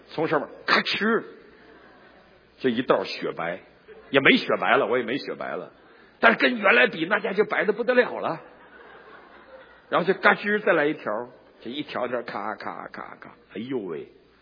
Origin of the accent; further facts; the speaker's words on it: Northeast China, China; 我们东北人呢，冬天是不洗澡的，哪有洗澡的地方啊？